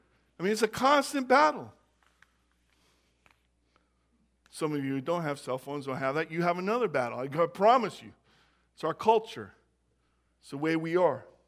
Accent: Jackson, California, United States; And that's where I grew up. Jackson is my hometown. I mean, I ran all over those hills.

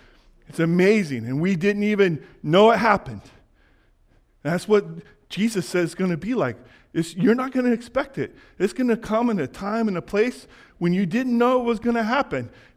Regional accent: Pontiac, Michigan, United States; I remember when I was growing up in Pontiac, Michigan, we came home one evening, and guess what was in our house?

